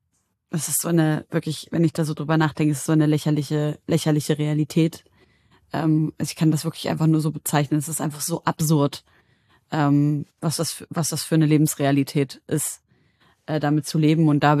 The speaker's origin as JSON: {"language": "German", "country": "Syria", "said": "seit über 10 Jahren herrscht in meiner Heimat Syrien Krieg."}